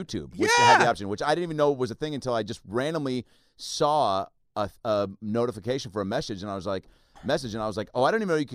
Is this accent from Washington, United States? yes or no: yes; Seattle, Washington, United States; The Sonics left in 2007, 2008. Maybe look that up. Maybe see that I'm from Seattle.